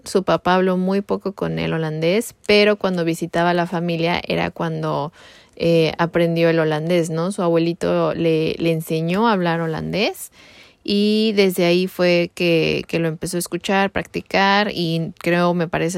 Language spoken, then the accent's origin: Spanish; Mexico; yo soy mexicana y mi esposo es alemán-holandés. Entonces, bueno, yo hablo español e inglés desde que estoy pequeña.